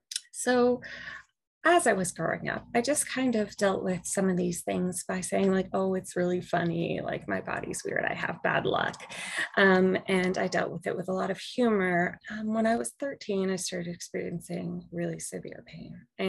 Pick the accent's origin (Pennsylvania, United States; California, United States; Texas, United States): Pennsylvania, United States; I'm from Western Pennsylvania and I went to Kentucky for school.